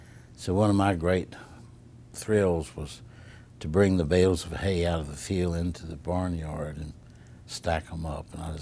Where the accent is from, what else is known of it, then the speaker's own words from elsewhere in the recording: Roanoke, Virginia, United States; So it was that part of growing up in Roanoke was just an absolute carefree time.